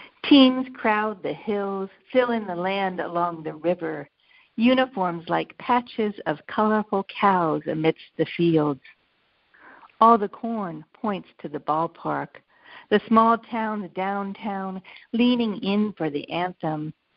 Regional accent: Pennsylvania, United States; That is my hometown.

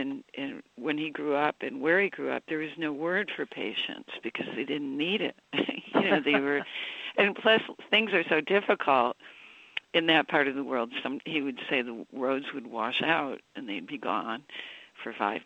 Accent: New York City, New York, United States; I suffer from impatience, being a New Yorker, and I get impatient in New York

